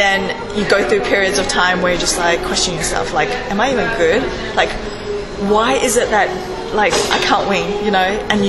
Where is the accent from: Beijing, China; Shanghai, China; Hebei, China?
Shanghai, China; So Shanghai is my hometown.